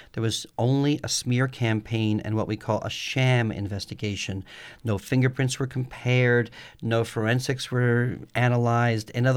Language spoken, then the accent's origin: English; New York, United States; So I am angry. I grew up in New York. I don't take this from anybody.